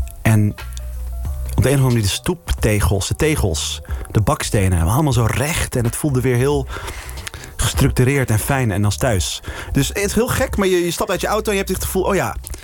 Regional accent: Zeeland, Netherlands; Omdat ik geboren en getogen in Zeeland, in een dorpje.

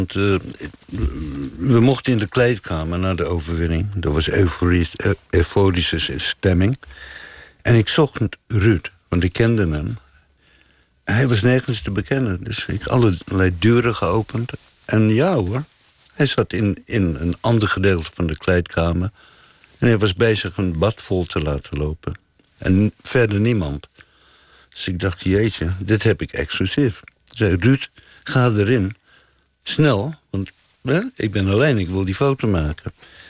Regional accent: South Africa; now in Amsterdam, Netherlands; Ik ben uit Zuid-Afrika vertrokken. In één richting ticket naar Luxemburg. Door Duitsland. In Nederland terechtgekomen, Amsterdam. En het beviel zo goed dat ik besloot om te blijven.

